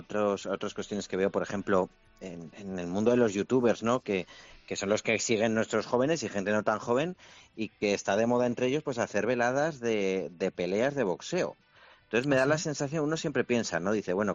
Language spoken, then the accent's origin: Spanish; Spain; como vecino de Madrid, como español, que se siente español